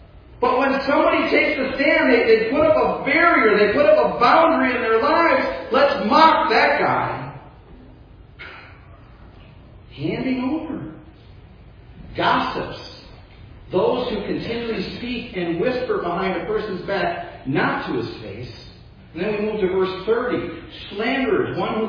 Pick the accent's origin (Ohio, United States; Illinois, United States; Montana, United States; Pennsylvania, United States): Illinois, United States; Chicago; Have you looked at the numbers for my hometown, Chicago?